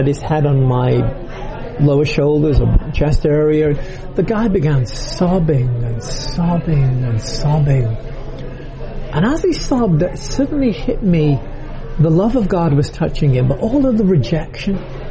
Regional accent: United Kingdom; Now, again, I'm British. I've never met a leper. We don't tend to have a lot of leprosy in Europe.

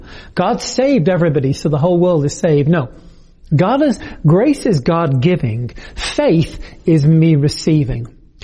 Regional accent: United Kingdom; now in Massachusetts, United States; I am British. I'm actually French now, and I'm also an American citizen. Live here in the state of grace, no, the state of Massachusetts

